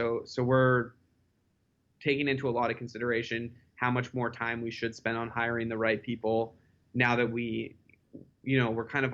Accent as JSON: {"language": "English", "region": "British Columbia", "country": "Canada", "tie": "born or raised there", "said": "I went through this like very initial accelerator in my hometown in British Columbia called Accelerate Okanagan."}